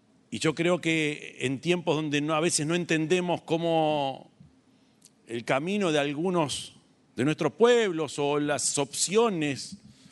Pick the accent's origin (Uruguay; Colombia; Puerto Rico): Uruguay; Como uruguayo, como militante político, como un privilegiado que tuve la suerte y la oportunidad de formarme con el viejo.